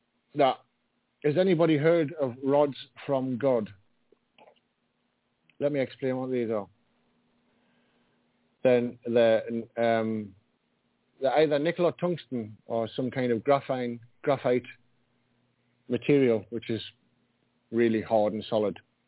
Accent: England, United Kingdom; Because I'm not in England right now, but I am from England.

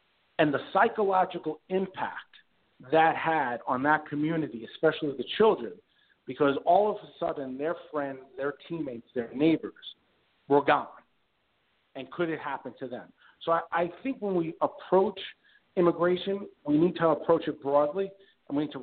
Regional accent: United States; First, as an American, as someone who has been raised to serve others and to care for others

